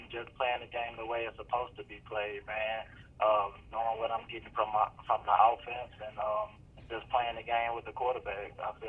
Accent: Charlotte, North Carolina, United States; Back home to Charlotte.

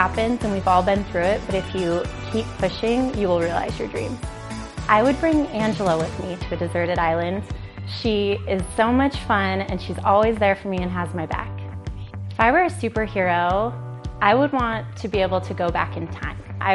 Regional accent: Littleton, Colorado, United States; I'm from Littleton, Colorado, and this is my fourth year as a Denver Broncos cheerleader.

